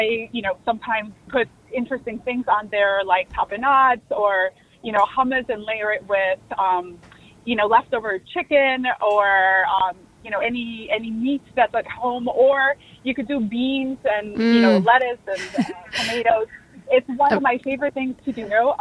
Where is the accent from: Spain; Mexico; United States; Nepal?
Mexico; We're from Mexico, and tostadas were always the thing that I grew up.